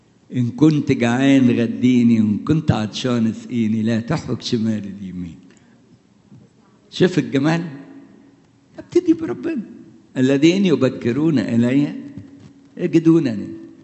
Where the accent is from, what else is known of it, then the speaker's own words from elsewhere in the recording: Egypt; شوف التقليد دي لبناني وأنا مصري